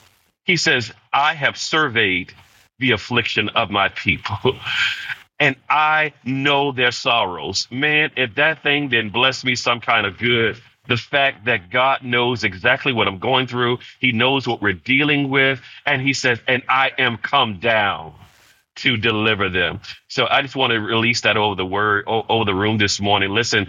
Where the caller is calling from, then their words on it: Petersburg, Virginia, United States; So I'm tapping in from Petersburg, Virginia.